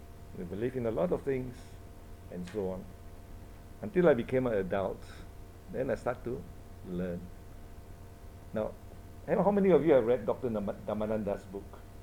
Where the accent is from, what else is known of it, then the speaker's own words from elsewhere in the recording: Malaysia; When I was growing up in Malaysia